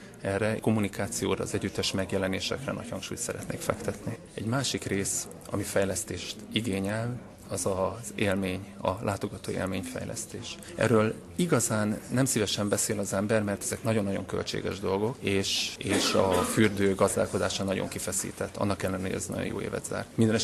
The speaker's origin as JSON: {"language": "Hungarian", "town": "Gyula", "region": "Békés", "country": "Hungary", "tie": "born there", "said": "1974-ben születtem, Tőzsökeres gyulai családból, bár édesapám budapesti"}